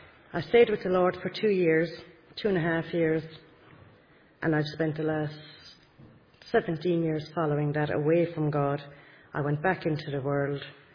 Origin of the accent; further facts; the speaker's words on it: Cork, Munster, Ireland; I'm from Cork, as far south as you can go. I have one brother, one sister, came from a Catholic background.